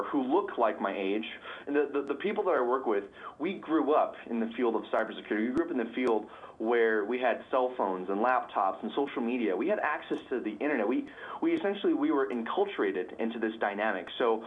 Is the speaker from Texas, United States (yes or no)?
yes; Dallas, Texas, United States; born there; now in Colorado Springs, United States; I am actually not a Colorado native. I was born in Dallas, Texas, and I found myself here in Colorado Springs when I was a cadet at the U.S. Air Force Academy.